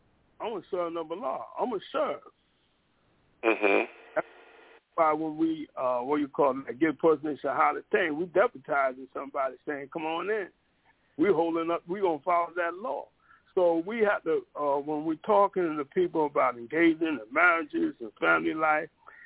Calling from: Fort Valley, Georgia, United States; from Fort Valley, Georgia.

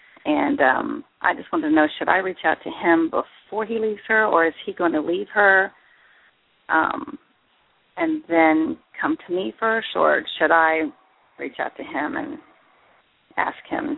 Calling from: Indiana, United States

